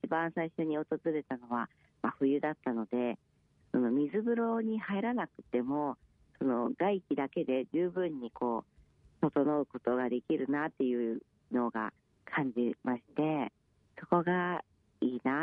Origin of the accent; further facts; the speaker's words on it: Nagoya, Aichi, Japan; そうですね、もともと名古屋でお仕事をしてたんですけれども、